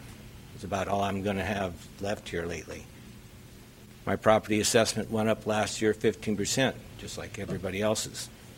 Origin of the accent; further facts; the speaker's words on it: California, United States; moved away; I'm from California. I moved up here 30-plus years ago.